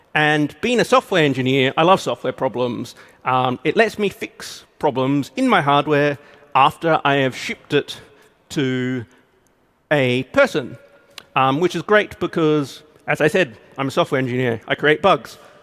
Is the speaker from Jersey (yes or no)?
no; Australia; So, for people who are good at picking accents, might have noticed that I'm Australian